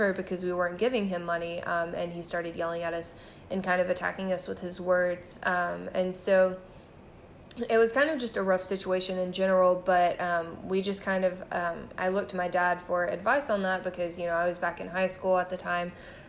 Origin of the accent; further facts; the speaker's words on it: Texas, United States; you know, we're from Texas, we don't know how to read those kinds of things all the time